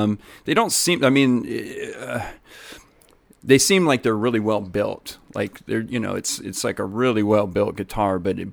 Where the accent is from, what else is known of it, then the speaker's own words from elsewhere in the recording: Canton, Ohio, United States; Oh, I'm from Northeast Ohio.